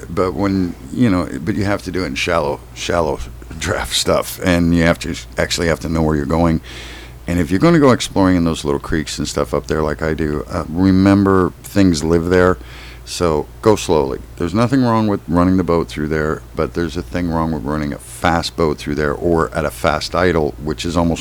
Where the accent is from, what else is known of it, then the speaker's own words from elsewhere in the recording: Midwest, United States; Just like, you know, when I grew up in the Midwest, September was one of my favorite months.